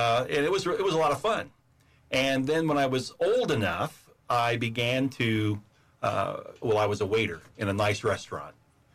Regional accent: Daytona Beach, Florida, United States; Well, no, I'm not. I'm from Daytona Beach, but I went to school in Indiana.

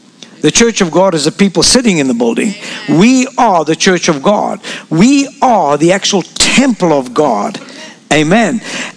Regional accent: Lebanon; also born or lived in South Africa; I'm from Lebanon, born in South Africa, but I know that my ancestors would stay at a wedding for like a week.

